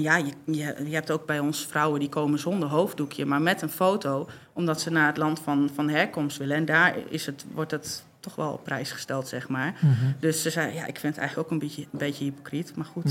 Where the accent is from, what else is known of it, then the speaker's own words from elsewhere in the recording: Gelderland, Netherlands; Ik kom van de Veluwe en ik ben zelf niet gelovig opgevoed, maar mijn moeder wel.